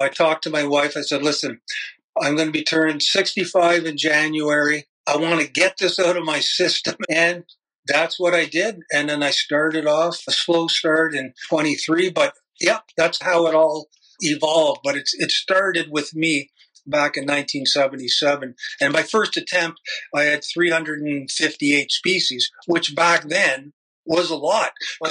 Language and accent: English; Ottawa, Ontario, Canada; increased my knowledge of back in my hometown, Ottawa, back then, of what to look for, where to look for it, the habitat